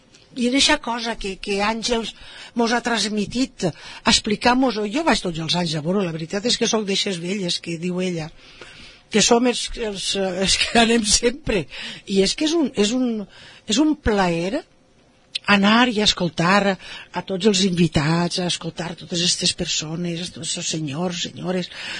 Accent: Oliva, Valencian Community, Spain; No, jo, anem a veure, jo no renegue d'oliva.

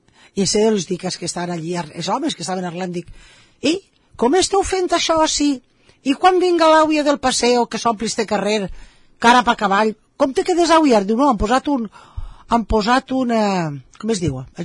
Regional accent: Oliva, Valencian Community, Spain; No la coneixia al meu poble. I es va quedar embluïda de veure el poble d'Oliva.

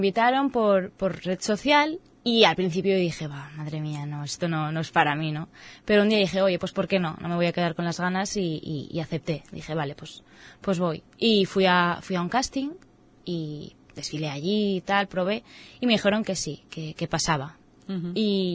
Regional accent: Bellreguard, Valencian Community, Spain; Bueno, soy de Bellreguard y tengo 22 años.

